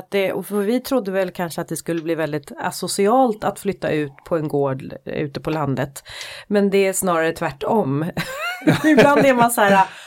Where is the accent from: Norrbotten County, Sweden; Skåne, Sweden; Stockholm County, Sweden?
Stockholm County, Sweden; Stockholm; jag är uppvuxen i Stockholm, att det här är ändå en trygg plats för mig att vara på, för att den är sån igenkänning.